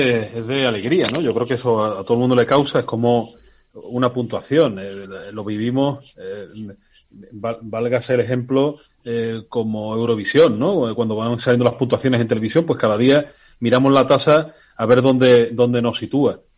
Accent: Málaga, Andalusia, Spain; yo particularmente como ciudadano malagueño

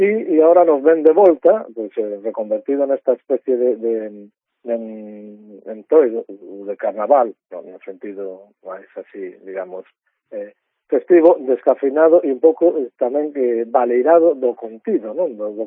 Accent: Salcedo, Galicia, Spain; calacús, como chamamos na miña zona, son de Salcedo, aquí en Pontevedra

